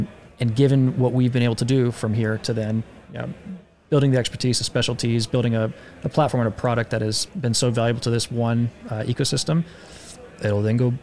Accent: the South, United States; Well, I grew up in the American South.

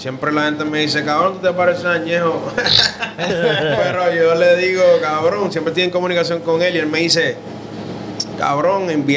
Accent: Guayama, Puerto Rico; yo soy de Guayama

